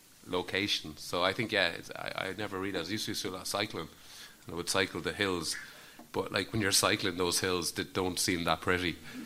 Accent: Mullingar, Leinster, Ireland; now in Greystones, Ireland; as much as I love Greystones, I am from Mullingar, and it is my home, and I miss it, and I love it. But I feel very at ease here.

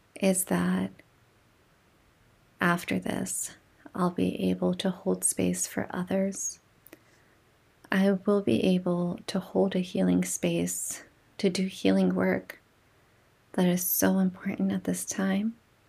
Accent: United States; As some of you may know, I'm Palestinian American, and history is unfolding.

